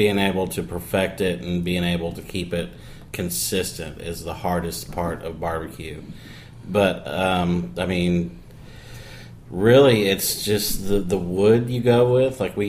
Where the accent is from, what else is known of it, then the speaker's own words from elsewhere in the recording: Texas, United States; my roommate was a friend of mine that I grew up with in Texas.